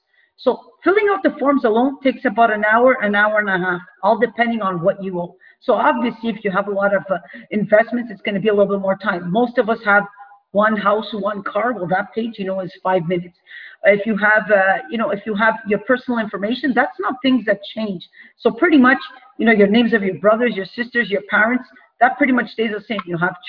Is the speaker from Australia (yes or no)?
no; Canada; yes, I'm from Canada, you're from the US, things are pretty much similar.